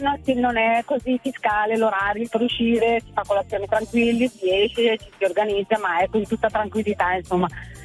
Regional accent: Bergamo, Lombardy, Italy; io sono di Bergamo, però sono in viaggio per l'Alto Adige.

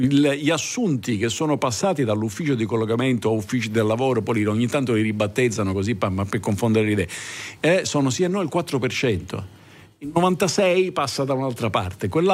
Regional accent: Southern Italy, Italy; io glielo dico da Terrone.

